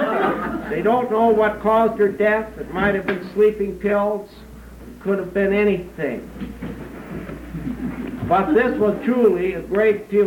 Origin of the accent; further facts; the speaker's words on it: Webster, South Dakota, United States; I want to say during this speech about my hometown of Webster, South Dakota.